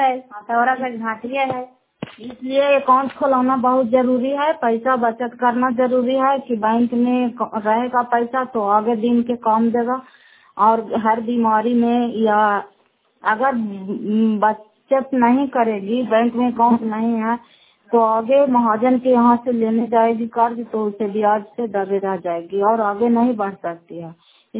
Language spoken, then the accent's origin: Hindi; Fatehpur, Uttar Pradesh, India; फतेहपुर के रहने वाली हूँ, मकरौता पंचायत के रहने वाली हूँ, कराई पसराय के ब्लॉक के रहने वाले हूँ।